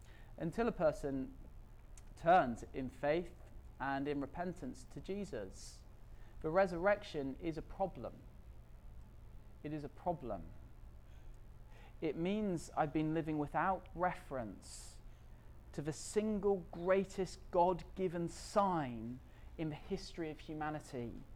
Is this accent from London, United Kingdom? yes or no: no; York, Yorkshire and the Humber, United Kingdom; I grew up in York, which has this great big minster, York Minster